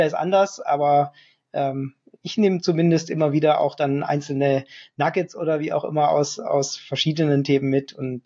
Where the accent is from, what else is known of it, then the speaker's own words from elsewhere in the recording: Southern Germany, Germany; Aber mein Vater kam aus Vietnam, meine Mutter kommt vom Bodensee. Ich bin tatsächlich in Süddeutschland aufgewachsen, habe da auch meine ersten Arbeits- und Studienerfahrungen dann gemacht, bin da sicherlich auch ein bisschen geprägt worden.